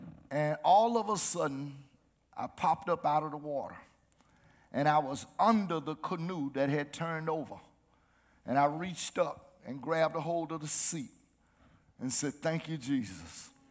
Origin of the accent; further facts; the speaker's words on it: Titusville, United States; When I was a young boy, growing up in Titusville, the parks and recreation centers were closed.